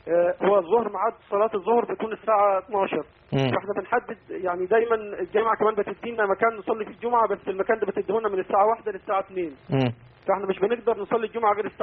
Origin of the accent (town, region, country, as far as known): Egypt; now in England, United Kingdom